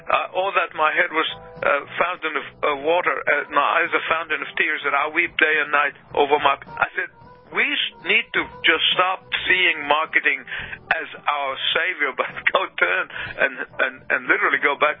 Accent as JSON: {"language": "English", "country": "Egypt", "said": "the whole nation went from being the breadbasket, my home country of Egypt, from breadbasket of the world"}